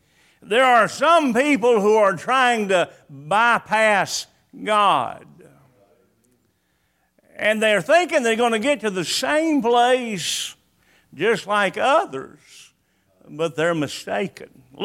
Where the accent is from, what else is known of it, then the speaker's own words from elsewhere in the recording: New Bern, North Carolina, United States; born there; I was born in New Bern, North Carolina. Most of the family that we had was around Thomasville and Asheboro.